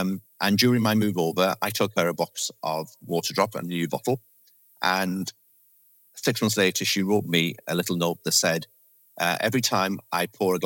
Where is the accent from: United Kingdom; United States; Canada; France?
United Kingdom; Wales; I grew up in the UK. For those who understand my accent, I'm Welsh born and bred.